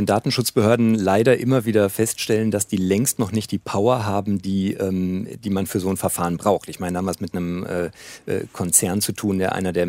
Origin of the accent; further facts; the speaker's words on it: Düsseldorf, North Rhine-Westphalia, Germany; Also als Düsseldorfer muss ich natürlich erstmal sagen